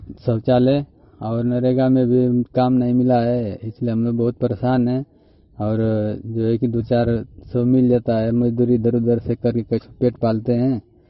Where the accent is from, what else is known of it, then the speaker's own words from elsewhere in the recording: Sultanpur, Uttar Pradesh, India; ग्राम Sultanpur, coat जालावा, जिला गाजीपुर, उत्तर प्रदेश का रहने वाला हूँ।